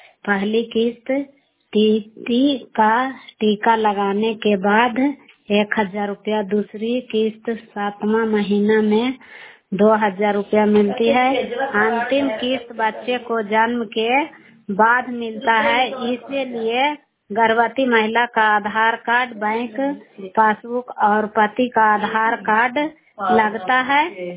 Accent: Chandi, Bihar, India; मैं चंडी ब्लॉक नालंदा जिला के रहने वाली हूँ।

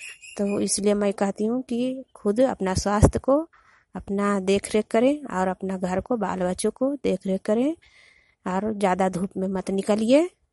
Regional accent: Hanganpura, Bihar, India; ग्राम हंगनपुरा, मैं नालंदा जिला की निवासी हूँ।

